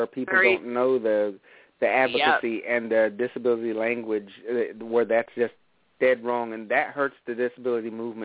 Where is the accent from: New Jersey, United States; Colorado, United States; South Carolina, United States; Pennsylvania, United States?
South Carolina, United States; Aiken; because I'm from Aiken, South Carolina, and it's a thoroughbred country.